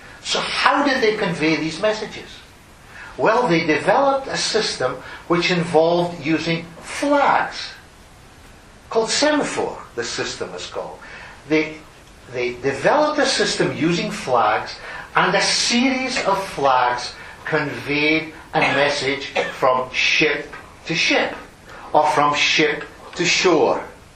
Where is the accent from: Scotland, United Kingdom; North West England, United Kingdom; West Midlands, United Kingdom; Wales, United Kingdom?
Scotland, United Kingdom; Aberdeen; we come from Aberdeen, which is a city in the northeast of Scotland.